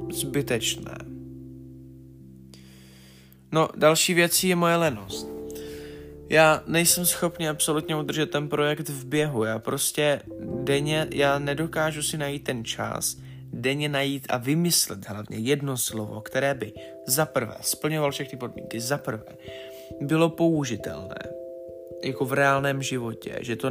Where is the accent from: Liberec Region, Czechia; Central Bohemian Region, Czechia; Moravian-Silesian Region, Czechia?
Liberec Region, Czechia; Cvikov; já totiž pocházím ze Cvikova, pro ty, kteří by to nevěděli, což je taková malá, řekněme, obec, nebo ono to má oficiální status města, ale tohle je prostě vesnice.